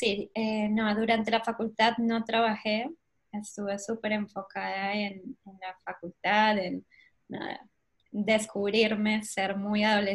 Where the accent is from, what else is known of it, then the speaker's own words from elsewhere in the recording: Colombia; now in Argentina; tengo 30 años, soy colombiana, si se nota por la tonada. Llevo 12 años acá en Argentina